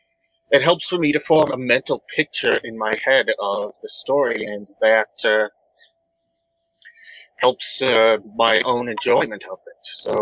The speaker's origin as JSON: {"language": "English", "region": "Michigan", "country": "United States", "tie": "born or raised there", "said": "but I am 29 years old, have been born and raised in Michigan."}